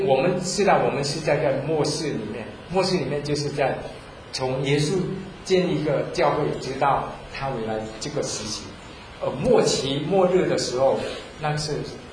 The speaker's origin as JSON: {"language": "Chinese", "country": "Vietnam", "tie": "born or raised there", "said": "我虽然是生长在一个乱战的时间，是从越南来，是越战的时候我生长的"}